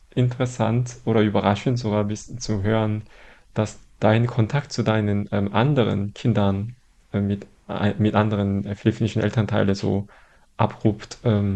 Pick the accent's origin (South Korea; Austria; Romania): South Korea; Daegu; German is a second language; moved away; in Army Base in Daegu, wo ich aufgewachsen bin zum Teil.